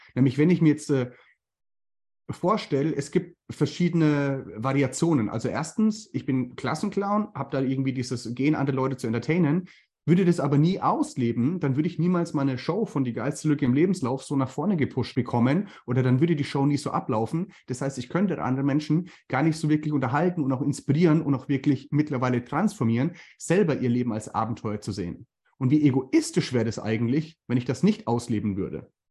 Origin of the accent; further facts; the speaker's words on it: Bavaria, Germany; accent: Franconian; wenn ich dann auf der Bühne bin und mit meinem fränkischen Akzent da irgendwelche Geschichten nachspiele